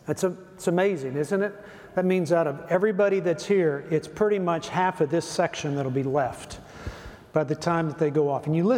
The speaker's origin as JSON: {"language": "English", "region": "Louisiana", "country": "United States", "tie": "born or raised there", "also_born_or_lived": "West Texas", "lives_now": "Longview, United States", "said": "I was born in West Texas, raised in southern Louisiana, and I live in Longview, Texas now"}